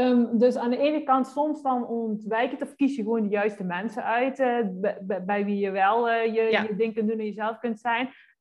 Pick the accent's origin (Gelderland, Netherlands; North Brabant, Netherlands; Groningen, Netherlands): North Brabant, Netherlands; accent: Brabant; dat mijn Brabants accent te veel aanstaat.